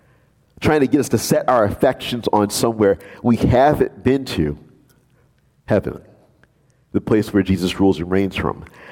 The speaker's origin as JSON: {"language": "English", "town": "New Orleans", "region": "Louisiana", "country": "United States", "tie": "born or raised there", "said": "because I'm from New Orleans. So I grew up eating all these different kinds of things that are part and parcel of being from New Orleans. It doesn't matter where I go. Ultimately, I'm a New Orleanian, right?"}